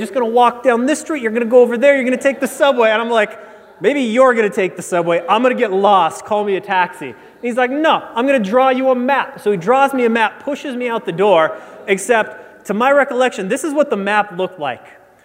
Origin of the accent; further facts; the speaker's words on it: Nebraska, United States; They're taller buildings than any elevation in my home state of Nebraska.